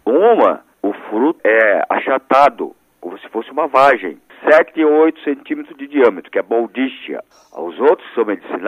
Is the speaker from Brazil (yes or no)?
yes; Fortaleza, Ceará, Brazil; moved away; Eu saí de Fortaleza há 54 anos, até hoje, aquele banco e aquela estante me lembra.